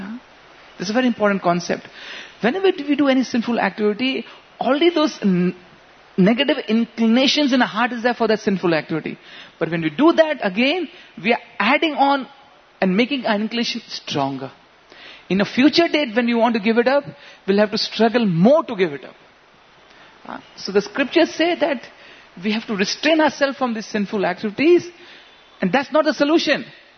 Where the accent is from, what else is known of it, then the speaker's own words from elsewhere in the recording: Bihar, India; English is a second language; This is many, many years back. I come from Bihar.